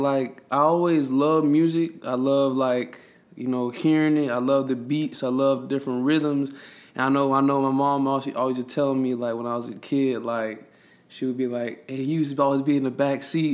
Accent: Florida, United States; I'm coming here from Broward County.

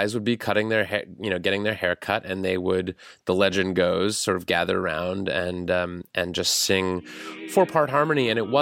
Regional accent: Ohio, United States; So I grew up in Northern Ohio

